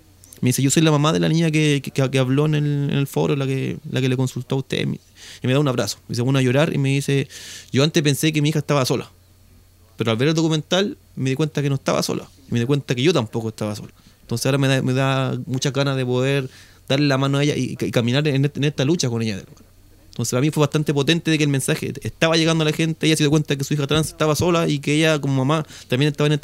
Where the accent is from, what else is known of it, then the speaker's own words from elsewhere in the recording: Chile; Nosotros somos chilenos, tenemos muchos modismos